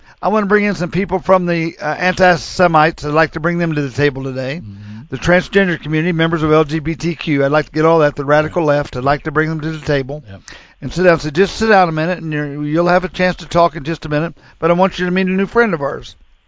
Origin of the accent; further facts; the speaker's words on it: Missouri, United States; I'm from the Boot Hill of Missouri, where my dad said we had some relatives hanging by their necks, none by their tails.